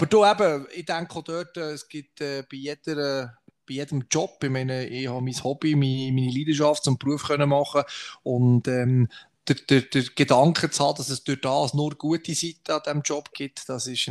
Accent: Biel, Bern, Switzerland; Und Biel, wo ich herkomme, weiss man ja, ist nicht das einfachste Pflaster.

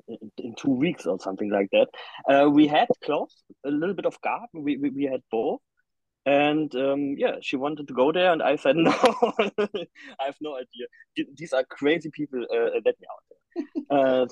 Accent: Kiel, Schleswig-Holstein, Germany; I'm also from Knight's Crossing, way up in the north in Kiel.

